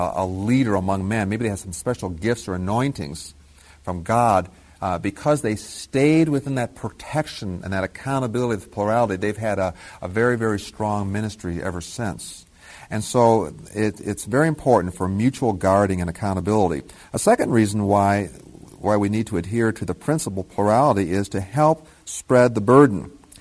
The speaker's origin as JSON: {"language": "English", "town": "Columbus", "region": "Ohio", "country": "United States", "tie": "born or raised there", "said": "the church that I grew up in here in Columbus"}